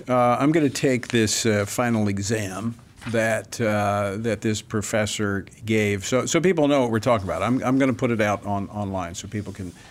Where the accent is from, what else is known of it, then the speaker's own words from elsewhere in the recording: Louisiana, United States; Yes, it's my home state of Louisiana